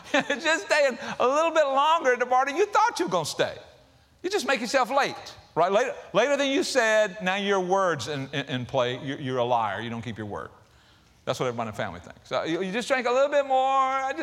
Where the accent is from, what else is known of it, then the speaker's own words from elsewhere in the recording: the South, United States; because we're from the South where we eat healthy, right?